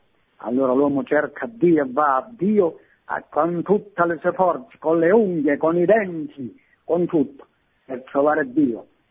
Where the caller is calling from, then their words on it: Vibo Valentia, Calabria, Italy; sono da Debo Valentia.